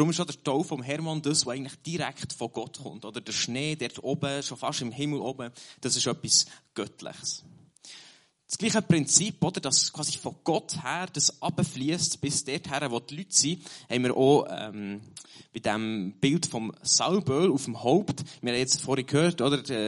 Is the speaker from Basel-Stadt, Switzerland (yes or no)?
no; Bern, Switzerland; als jemand aus dem Berner Oberland